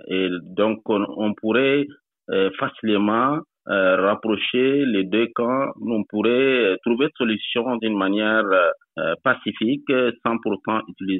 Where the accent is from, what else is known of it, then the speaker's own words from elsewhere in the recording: Chad; Donc, moi, je suis tchadien.